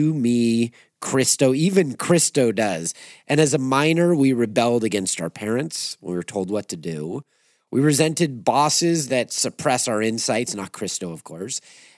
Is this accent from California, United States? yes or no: yes; California, United States; I know that because I grew up in California. That was fourth grade history.